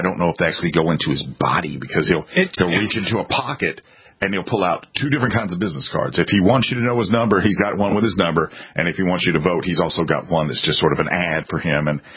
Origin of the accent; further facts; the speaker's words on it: Southern US, United States; He does have he doesn't like the fact that I don't eat grits and I'm from the South.